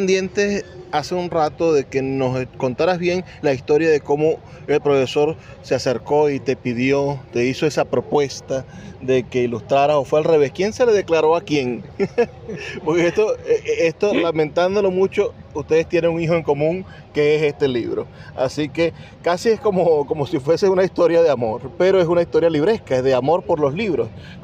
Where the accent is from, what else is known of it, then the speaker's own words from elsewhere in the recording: Venezuela; Nosotros somos orgullosamente venezolanos